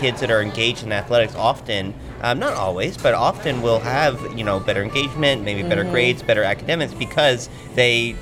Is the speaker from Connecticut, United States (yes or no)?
no; Maine, United States; now in Oregon, United States; transplanted to Oregon, it was so surprising to me that Canby Kids existed, because where I grew up in Maine